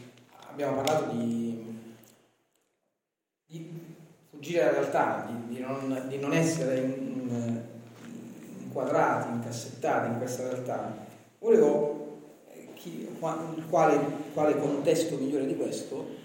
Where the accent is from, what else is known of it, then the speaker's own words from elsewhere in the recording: Recanati, Marche, Italy; Io vengo da Recanati